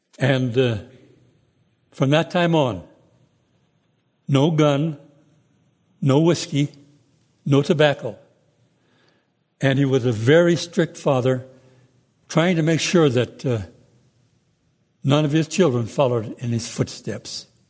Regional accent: Victor, Colorado, United States; born there; I was born in Victor, Colorado, which is a gold mining town, in 1916.

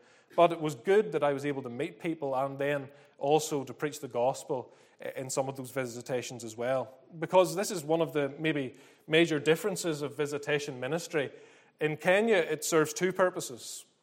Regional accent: Northern Ireland, United Kingdom; as far as Northern Irish people are concerned, in reality, we weren't really left to our own devices at all.

